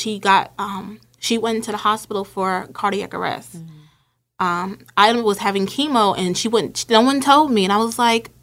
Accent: New Jersey, United States; And we're both from New Jersey, so we might be kind of related.

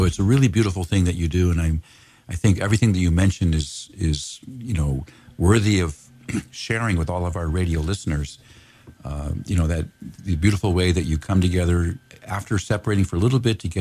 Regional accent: Los Angeles, California, United States; I'm from Los Angeles. I'm a hot weather guy.

